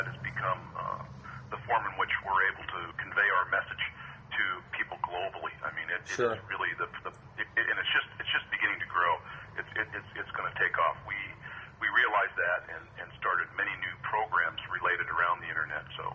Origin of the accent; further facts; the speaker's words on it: Scottsdale, Arizona, United States; Yes, we're all from Scottsdale.